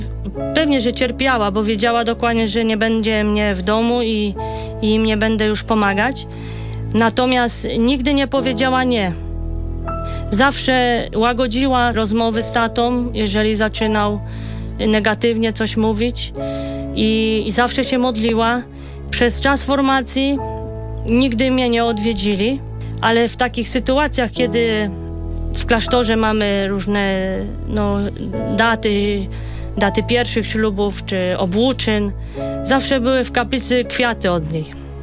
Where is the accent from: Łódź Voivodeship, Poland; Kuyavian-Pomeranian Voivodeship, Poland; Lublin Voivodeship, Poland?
Kuyavian-Pomeranian Voivodeship, Poland; Toruń; Jestem w ogóle z Torunia, mieszkałam na Starówce Toruńskiej. W tych latach, kiedy przebiegało moje dzieciństwo, to mówiło się dzieci starówki.